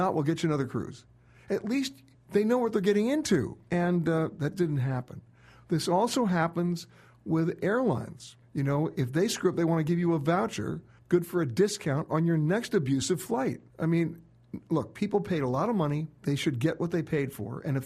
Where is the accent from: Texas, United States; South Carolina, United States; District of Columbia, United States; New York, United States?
New York, United States; because I'm an East Coaster. I'm a New Yorker.